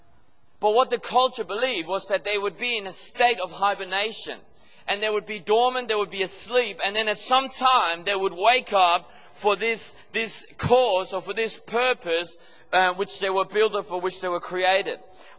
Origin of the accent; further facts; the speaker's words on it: Denmark; I'm from Denmark, and it's a beautiful country.